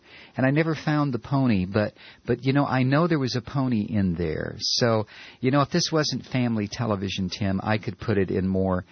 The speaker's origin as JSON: {"language": "English", "region": "South Dakota", "country": "United States", "tie": "born or raised there", "said": "I grew up in South Dakota, and my grandparents had a few horses, and they had a stable out back on their farm."}